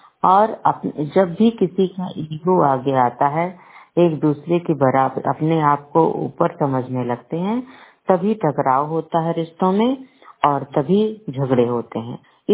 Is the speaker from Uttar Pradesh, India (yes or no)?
yes; Basti, Uttar Pradesh, India; मेरी उम्र 45 साल है और मैं बस्ती की रहने वाली हूँ और यहाँ का पिन कोड नंबर है 272001।